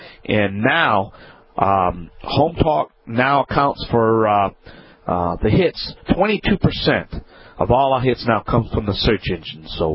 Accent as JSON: {"language": "English", "region": "Louisiana", "country": "United States", "said": "That's right."}